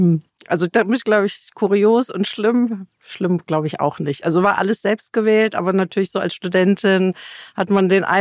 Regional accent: Cologne, North Rhine-Westphalia, Germany; born there; 55 Jahre, gebürtige Kölnerin

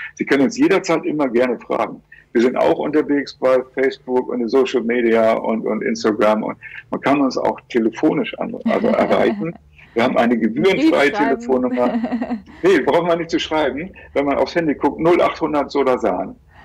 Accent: Hamburg, Germany; ich stamme aus Hamburg

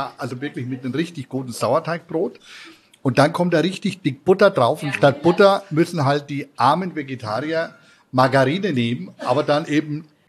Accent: Schweinfurt, Bavaria, Germany; born there; Ich war dabei, ja. In Schweinfurt.

